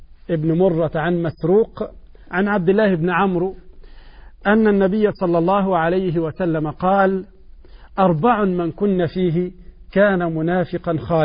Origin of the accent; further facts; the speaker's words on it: Egypt; عندنا في مصر